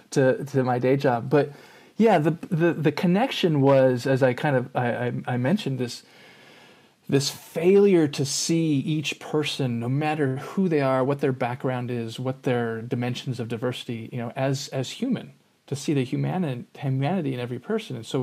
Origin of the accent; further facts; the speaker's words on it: San Diego, California, United States; I grew up in San Diego, and my parents had divorced when I was two.